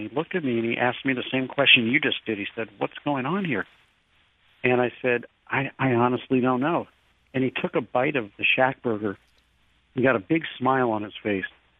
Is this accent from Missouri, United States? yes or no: yes; St. Louis, Missouri, United States; maybe today's parks are what the parking lots were when I was growing up in St. Louis.